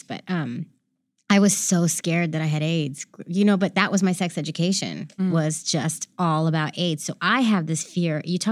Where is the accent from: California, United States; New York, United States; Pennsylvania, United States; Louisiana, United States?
California, United States; San Francisco; I grew up in San Francisco